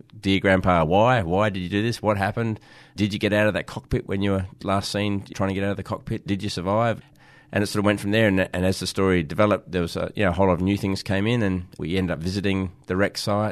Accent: South Australia, Australia; I'm an ecologist from Eyre Peninsula, but also an author

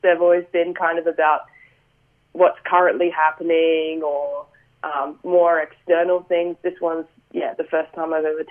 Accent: Adelaide, South Australia, Australia; Yeah, definitely. I mean, I grew up in Adelaide, so.

